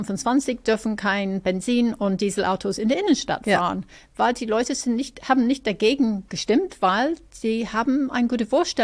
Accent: Ireland; German is a second language; weil ich komme aus Irland und dann für mich ist Deutsch ein bisschen, immer noch ein bisschen holperig manchmal

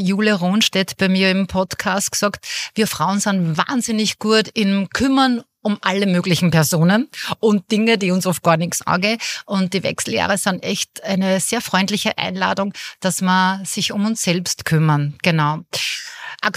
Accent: Austria; Bei uns in Österreich, also ich habe vor 3 Jahren begonnen, mich um das Thema anzunehmen.

